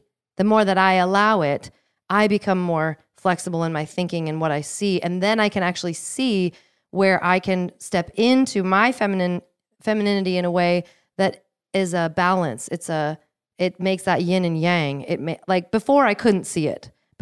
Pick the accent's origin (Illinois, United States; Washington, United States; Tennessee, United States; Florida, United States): Washington, United States; Seattle; It's like, in where I grew up, so I grew up outside of Seattle. I went to Seattle all the time.